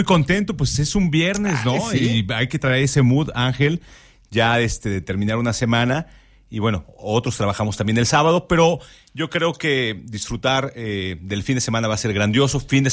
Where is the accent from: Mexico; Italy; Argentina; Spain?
Mexico; A nosotros como mexicanos claramente que nos encanta, pero a los extranjeros les fascina.